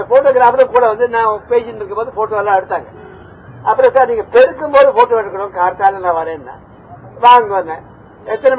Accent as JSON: {"language": "Tamil", "region": "Delhi", "country": "India", "tie": "born or raised there", "second_language": "Tamil", "said": "தமிழ் தெரியாது. ஹிந்தி, குஜராத்தி, பெங்காலி, பஞ்சாபி தான் எனக்கு நிறைய தெரியும். நான் பிறந்து வளர்ந்தது டெல்லியா இருக்கிறதுனால எனக்கு பேங்க் அக்கௌண்ட் டெல்லியில தான் இருந்தது."}